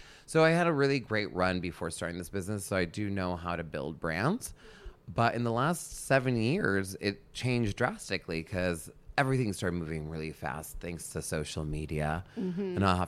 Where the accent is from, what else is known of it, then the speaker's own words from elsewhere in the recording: New York, United States; now in Los Angeles, United States; I didn't want to leave New York. I was an East Coaster. I'm a New Yorker at heart.